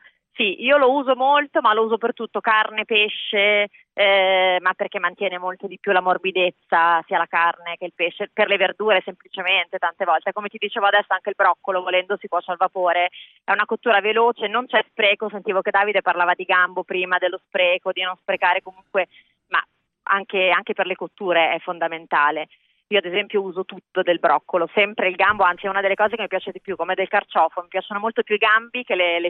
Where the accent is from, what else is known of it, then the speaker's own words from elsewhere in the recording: Campania, Italy; Io sono campana, sono sempre stata convinta di conoscere tutto, no, della Campania, tutte le ricette.